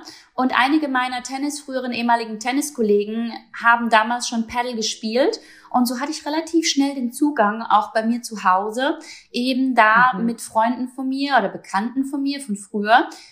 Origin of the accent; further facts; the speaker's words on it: Baden-Württemberg, Germany; kommen wir beide aus dem Raum Karlsruhe.